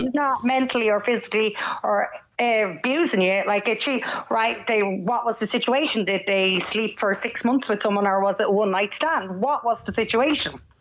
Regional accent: Dublin, Leinster, Ireland; now in Mayo, Ireland; I moved to Mayo to be closer to him. And, like, I'm from Dublin, obviously.

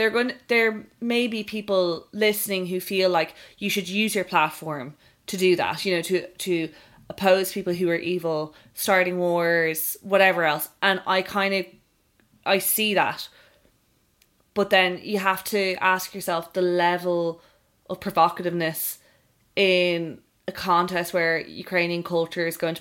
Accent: Ireland; And as Irish people, that's not something you and I are going to fully understand.

